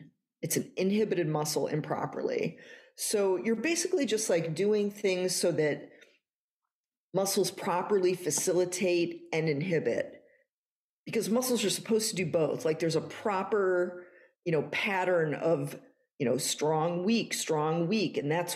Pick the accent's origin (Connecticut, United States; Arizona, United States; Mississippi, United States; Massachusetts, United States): Connecticut, United States; And me and my siblings decided that we were going to gather in Connecticut in our hometown.